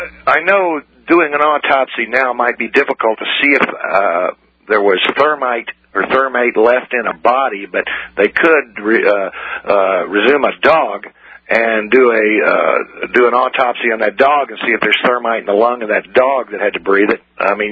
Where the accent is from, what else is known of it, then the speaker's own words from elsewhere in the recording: Indiana, United States; I'm from Indiana.